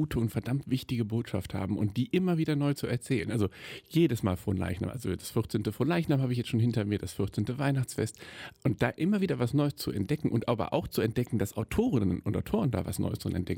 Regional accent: Kempen, North Rhine-Westphalia, Germany; Ich komme von Kempen, aus Kempen am Niederrhein

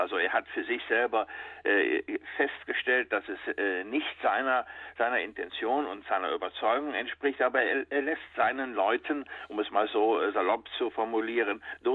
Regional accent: Rhineland, Germany; dann fällt mir als Rheinländer ein alter Kölner Karnevalsschlager

